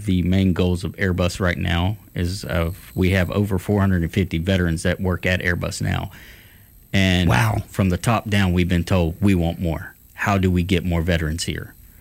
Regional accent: Trussville, Alabama, United States; I'm originally from Trussville, Alabama. My grandparents lived in Panama City, so I would spend a month every summer with them

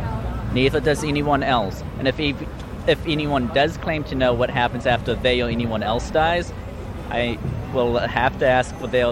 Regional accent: Israel; now in New York, United States

